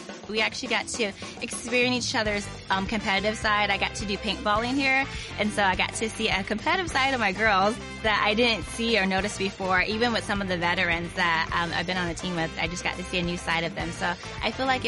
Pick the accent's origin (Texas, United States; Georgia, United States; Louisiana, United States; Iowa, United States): Texas, United States; El Paso; I'm from El Paso, Texas, and I'm actually a computer programmer for an IT healthcare company.